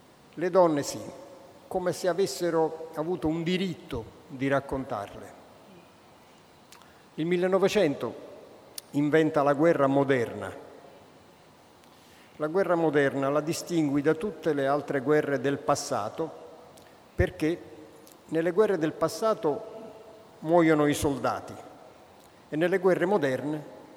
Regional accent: Naples, Campania, Italy; born there; first language Neapolitan; Italian is a second language; Sì, diciamo che sono nato a Napoli e la mia lingua madre è il napoletano, non l'italiano. E l'italiano invece è una lingua che si parlava solamente con mio padre, a casa, spesso a tavola.

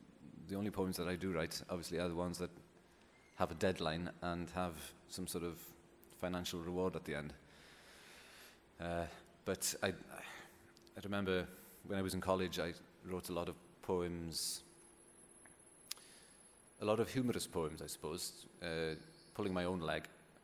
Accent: Wales, United Kingdom; first language Welsh; English is a second language; when I was growing up, I didn't speak much English at all. It was always Welsh all the time.

